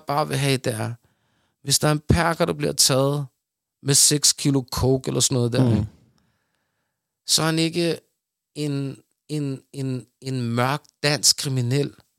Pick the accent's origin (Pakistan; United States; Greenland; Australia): Pakistan; Nu, jeg er pakistaner.